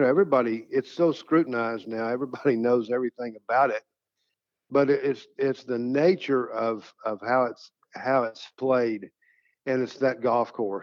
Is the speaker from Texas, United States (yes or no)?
yes; Texas, United States; I'm Southern. I'm from Texas.